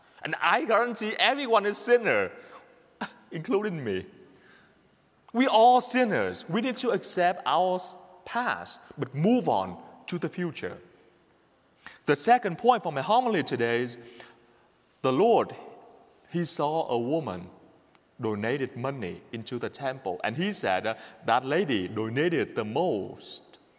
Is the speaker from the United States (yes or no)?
no; Vietnam; English is a second language; as from my country, from Vietnam. And you know that when I got here, I was struggling a lot with my accent.